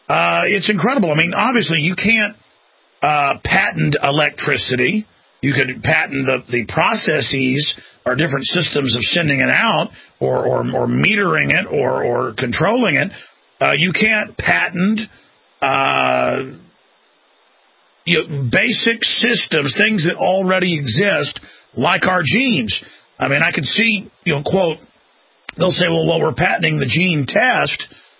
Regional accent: Dallas, Texas, United States; born there; They store my blood sample when I was born in Dallas, everybody.

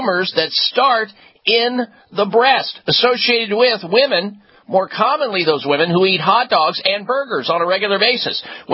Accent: Midwest, United States; I grew up on it in the Midwest.

